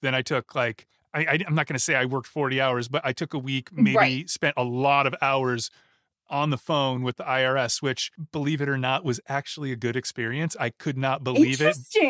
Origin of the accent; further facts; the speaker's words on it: United States; now in Europe; but because I'm an American citizen, therein lies the problem.